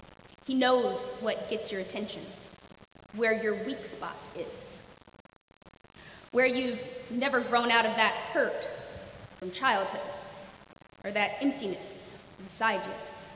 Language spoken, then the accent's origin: English; Mississippi, United States; I spent a lot of time fishing with my dad when I was growing up in Mississippi.